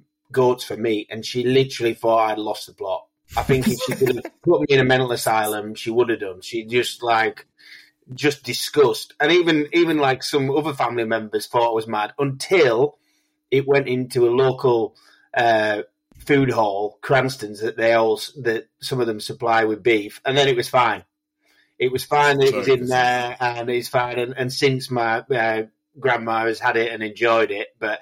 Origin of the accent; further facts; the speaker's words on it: North West England, United Kingdom; I'm from Cumbria.